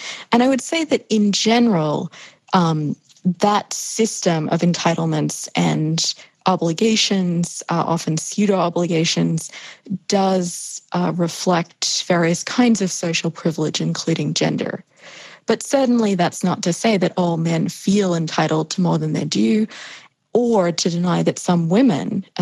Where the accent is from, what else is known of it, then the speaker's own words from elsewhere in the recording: Australia; Australia, my home country, as I hope my accent still makes relatively clear, although I know it's a funny hybrid at this point.